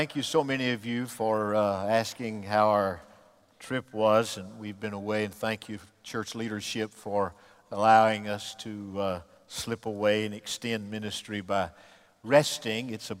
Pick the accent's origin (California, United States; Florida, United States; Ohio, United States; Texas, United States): Florida, United States; Pensacola; they asked where we were from, and I said, I'm from Pensacola.